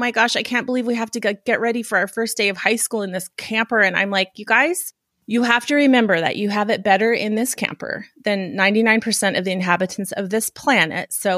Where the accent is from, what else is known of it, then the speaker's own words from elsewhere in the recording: Reno, Nevada, United States; now in Montana, United States; because we're from Reno, Nevada. We moved to rural Montana 1.5 years ago.